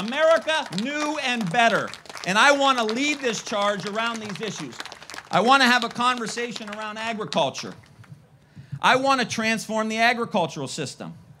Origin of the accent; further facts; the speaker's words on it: Ohio, United States; I'm from Northeast Ohio.